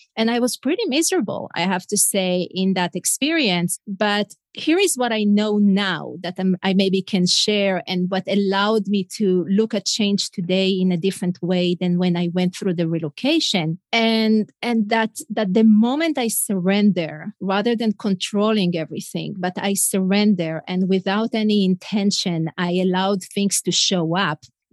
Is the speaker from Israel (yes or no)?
yes; Israel; first language Hebrew; English is a second language; now in United States; And I blogged about being an Israeli mom in the US, nothing fancy. I blogged in Hebrew, my first language, not in English